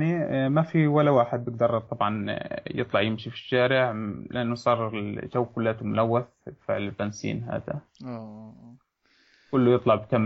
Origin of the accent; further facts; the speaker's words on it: Gaza Strip, Palestine; لأنه السوق اللي عندنا في غزة ما بتقدر تبني عليه